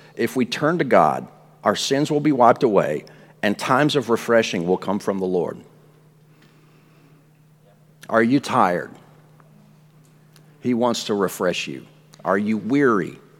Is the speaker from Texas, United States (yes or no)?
yes; Texas, United States; But no, I'm not crazy. I'm from Texas.